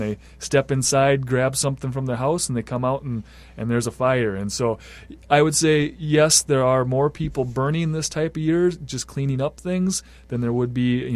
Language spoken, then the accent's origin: English; Iowa, United States; now in Bemidji, United States; So I grew up in Iowa and just always had a love for the lakes and the woods up here, and decided this is where I wanted to spend my time.